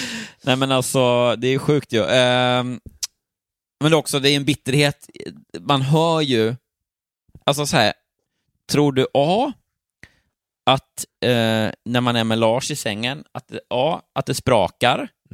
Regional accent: Småland, Sweden; jag är ju från Småland. Mm. Och ja, om jag ska vara lite mer specifik, från en östsvensk, min hemstad.

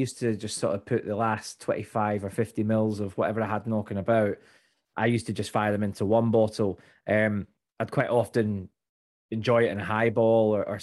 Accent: Scotland, United Kingdom; we are from the Lowland region. But I grew up in Fife

